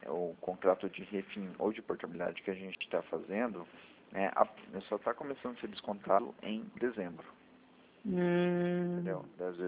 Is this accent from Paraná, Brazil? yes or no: yes; Maringá, Paraná, Brazil; Eu sou de Maringá